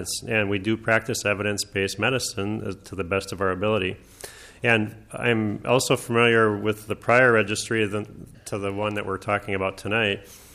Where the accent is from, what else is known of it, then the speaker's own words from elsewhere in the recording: Minnesota, United States; now in Duluth, United States; I grew up here in the Twin Cities area, and I went to Richfield High School, and then I spent my training down at the University of Minnesota, and I worked downtown.